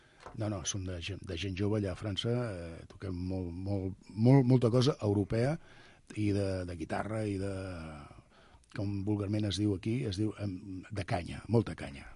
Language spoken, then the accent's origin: Catalan; Barcelona, Catalonia, Spain; born there; now in Garriguella, Spain; soc nascut a Barcelona, però visco a Garriguella